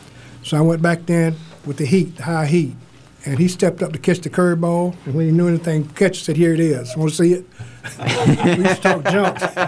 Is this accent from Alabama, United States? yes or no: yes; Alabama, United States; And we had guys who had played baseball in my hometown. By the way, I'm from Alabama